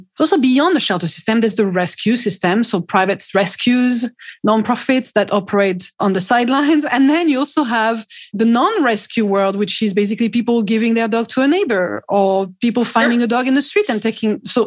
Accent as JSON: {"language": "English", "town": "Lyon", "region": "Auvergne-Rhône-Alpes", "country": "France", "tie": "born or raised there"}